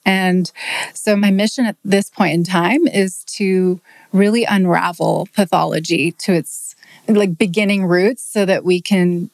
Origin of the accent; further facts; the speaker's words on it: Houston, Texas, United States; also born or lived in London, United Kingdom; Well, in London and then in Houston.